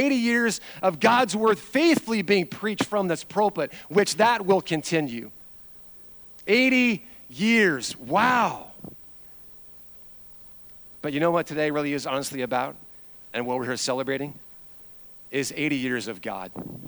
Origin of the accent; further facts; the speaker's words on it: Spokane, Washington, United States; I grew up in Spokane, Washington.